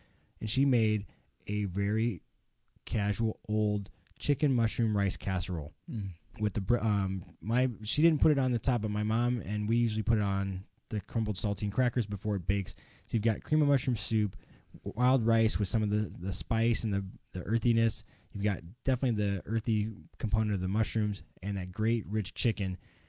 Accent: Midwest, United States; You know, I grew up in the Midwest and we have some strawberry fields out there

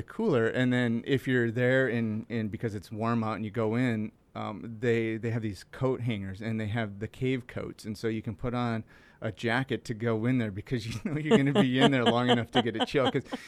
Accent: Camarillo, California, United States; I decided to start with my hometown, Camarillo.

